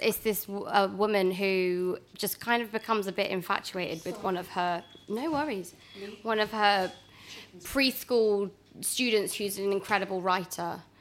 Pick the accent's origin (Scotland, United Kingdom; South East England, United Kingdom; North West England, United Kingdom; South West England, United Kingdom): South West England, United Kingdom; Bristol; born or raised there; moved away as an adult